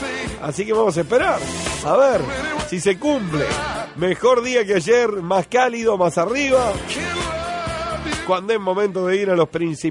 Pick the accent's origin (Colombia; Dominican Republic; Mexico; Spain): Dominican Republic; now in Durazno, Uruguay; soy dominicano.